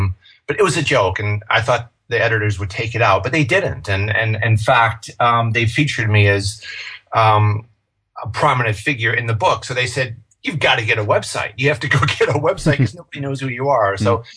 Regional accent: Chicago, Illinois, United States; moved away as an adult; now in United Kingdom; I've been living in the UK for 15 years. I'm from Chicago.

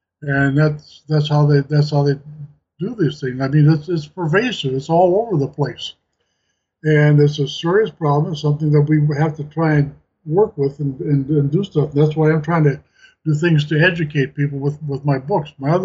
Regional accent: Minnesota, United States; Because I grew up in Minnesota and Cargill's headquarters is there

